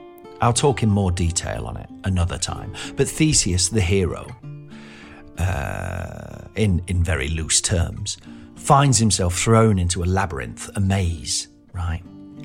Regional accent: Nottingham, East Midlands, United Kingdom; to use the vocabulary of my hometown of Nottingham

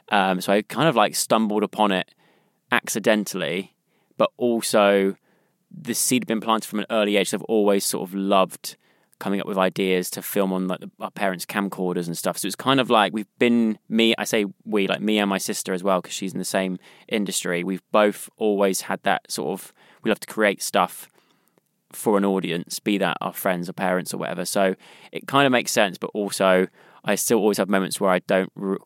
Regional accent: South West England, United Kingdom; accent: West Country; Lost a bit of the West Country

